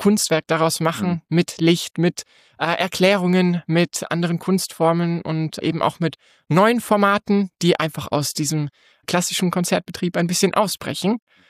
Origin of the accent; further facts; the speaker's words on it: Fulda, Hesse, Germany; ich komme aus Fulda, bin hier aufgewachsen, bin in alles, in dieser Kulturszene, in Musikszene hineingeboren worden